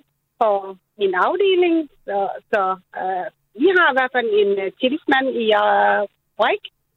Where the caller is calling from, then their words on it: Vejle, Region of Southern Denmark, Denmark; Jeg er faktisk fra Vejle.